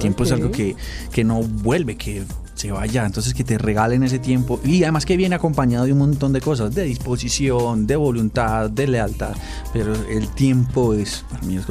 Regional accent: Medellín, Antioquia, Colombia; De Medellín.

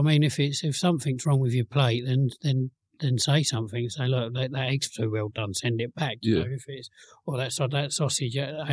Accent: Canada; Well, actually, I'm from Canada.

